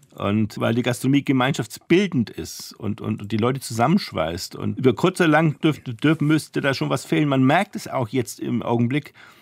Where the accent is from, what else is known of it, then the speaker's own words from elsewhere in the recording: Wolframs-Eschenbach, Bavaria, Germany; ich bin aufgewachsen mit dem Begriff des Faschingskrapfens. Ich komme aus Wolfenbüttel-Eschenbach in Mittelfranken. Da hat er Faschingskrapfen geheißen.